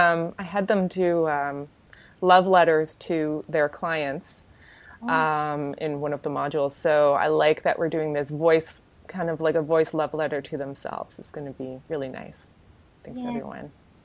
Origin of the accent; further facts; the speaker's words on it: Canada; And I'm Canadian, so you may be a Z person, just so you know.